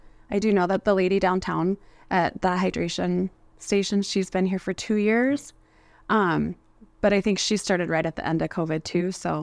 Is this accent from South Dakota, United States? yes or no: yes; Rapid City, South Dakota, United States; Okay, well, I born and raised in Rapid City. I've lived here my whole life, all 42 years.